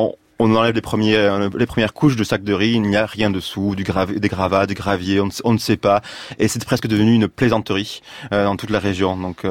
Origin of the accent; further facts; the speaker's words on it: France; J'ai grandi en France